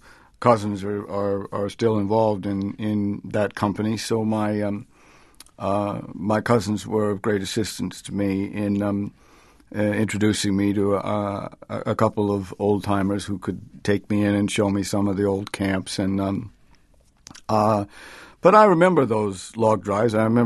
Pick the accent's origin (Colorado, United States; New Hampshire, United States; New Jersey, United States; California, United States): New Hampshire, United States; because I grew up in New Hampshire, because I spent so many summers in Maine, the logging research was you know, it's where I live.